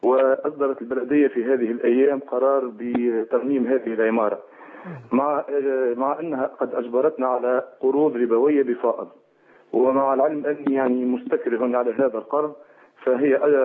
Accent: Tunisia; من تونس يا شيخ

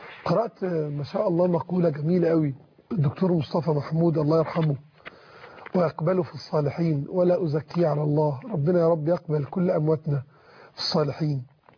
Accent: Egypt; بالنسبة لنا كمصريين

